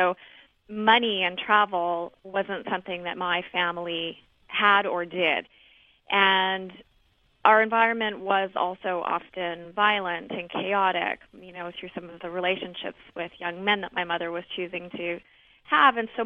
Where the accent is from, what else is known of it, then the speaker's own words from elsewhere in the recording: Alberta, Canada; this small agricultural city that I was growing up in Central Alberta.